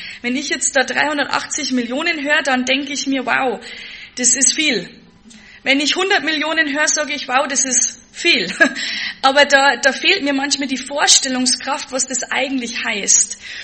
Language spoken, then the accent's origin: German; Deggendorf, Bavaria, Germany; accent: Lower Bavarian dialect; mein Dialekt ist ich spreche Dialekt, kein Hochdeutsch. Ich bin tatsächlich eine waschechte Niederbayerin. … aus Deckendorf, weiß ich nicht. Nicht ganz so weit von hier, gell? Also zwischen Rengsburg und Passau.